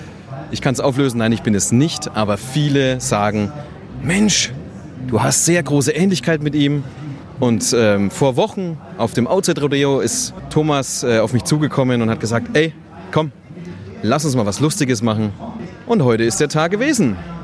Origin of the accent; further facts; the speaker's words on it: Bavaria, Germany; Und ich komme aus dem Radio 1-Land, genau. Aus dem Coburger Umkreis, natürlich.